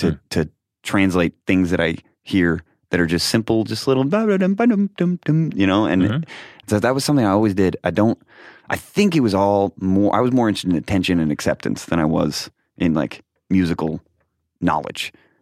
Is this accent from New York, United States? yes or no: yes; Rochester, New York, United States; born there; I was born in Rochester, New York.